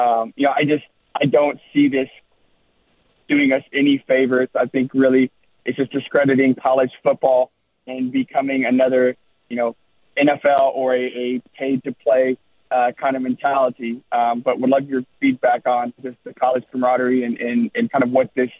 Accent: Knoxville, Tennessee, United States; Hey, so I grew up in Knoxville. And for me, SEC football was what it was all about.

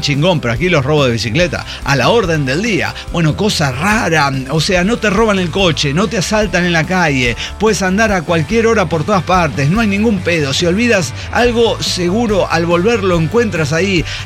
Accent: Mexico; Es que soy mexicano, decía yo.

